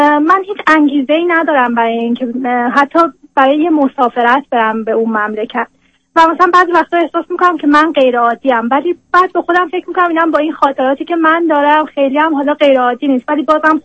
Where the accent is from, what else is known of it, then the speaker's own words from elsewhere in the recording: Iran; moved away; من 2 ساله که خارج از ایران هستم